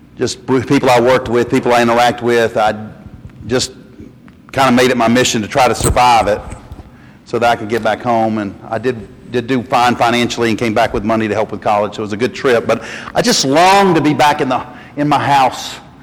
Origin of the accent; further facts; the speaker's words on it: North Carolina, United States; They didn't think it was cute to hand the keys of their car to some country boy from the mountains of North Carolina. So I went to great lengths to try to hide my accent